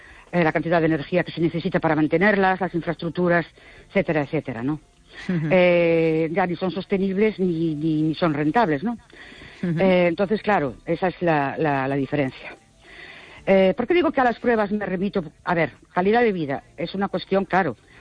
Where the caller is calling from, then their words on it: Ourense, Galicia, Spain; de Ourense.